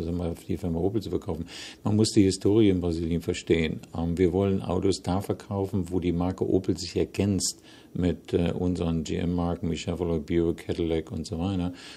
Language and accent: German; Germany; also born or lived in United States; ich liebe Deutschland, ich liebe meine Heimat und letztendlich, was färbt natürlich ab, wenn Sie so lange in den USA gelebt haben.